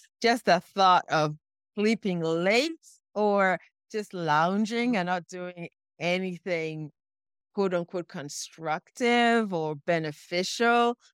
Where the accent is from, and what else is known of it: Cameroon